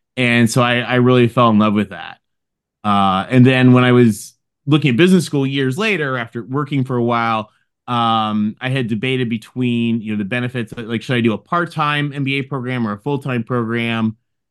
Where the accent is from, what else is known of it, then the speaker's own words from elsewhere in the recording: Michigan, United States; But when I was an undergrad, I grew up in Michigan, in the 90s. My parents both went to Michigan State.